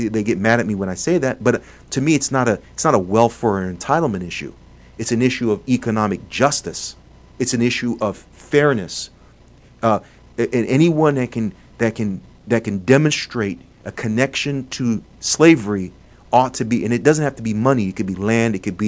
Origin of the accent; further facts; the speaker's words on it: Liberia; I'm from Liberia and I'm half Lebanese.